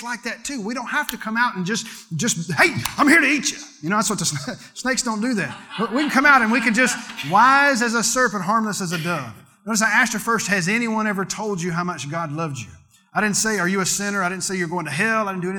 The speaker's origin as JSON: {"language": "English", "region": "Louisiana", "country": "United States", "said": "I'm from Louisiana. We have alligators."}